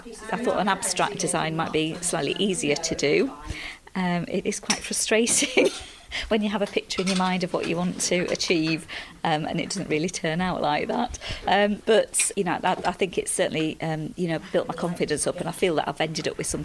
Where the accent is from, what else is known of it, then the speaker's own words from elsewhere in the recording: Ripon, Yorkshire and the Humber, United Kingdom; I'm from Ripon.